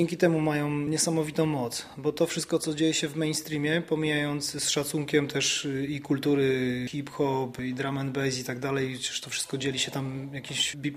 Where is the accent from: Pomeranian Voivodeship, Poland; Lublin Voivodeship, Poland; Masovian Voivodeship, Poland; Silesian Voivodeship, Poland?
Silesian Voivodeship, Poland; Bielsko-Biała; my wychowując się w Bielsku-Białej, mieście, które jest dosyć blisko gór i z racji tego, że ja tańczyłem długo w zespole regionalnym, poznałem te melodie, ale żyłem też i wychowałem się na osiedlu